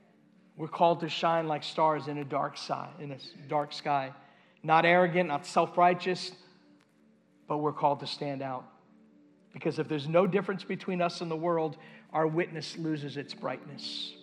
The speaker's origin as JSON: {"language": "English", "region": "New York", "country": "United States", "said": "you just laid on the horn because I'm from New York."}